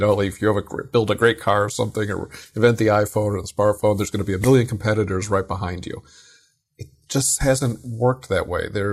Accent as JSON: {"language": "English", "town": "Phoenix", "region": "Arizona", "country": "United States", "said": "And I'm from Phoenix. I live in Phoenix. I moved back to Phoenix"}